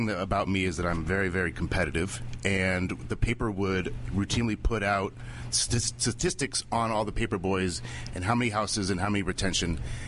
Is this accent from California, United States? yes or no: yes; Lafayette, California, United States; Lafayette, California.